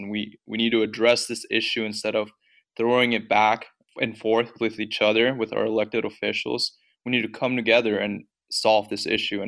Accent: Mexico; now in United States; I wouldn't know where to even go if I had to go back to my home country of Mexico. It's not what I consider home.

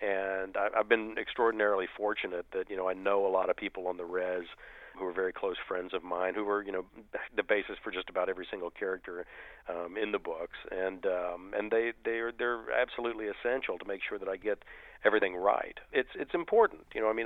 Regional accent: United States; born there; And I say, well, I was born in America.

